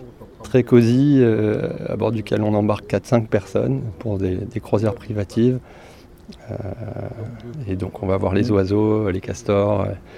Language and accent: French; Toulouse, Occitanie, France; J'étais en Île-de-France avec mon épouse et je souhaitais revenir un peu vers mes origines puisque je suis toulousain.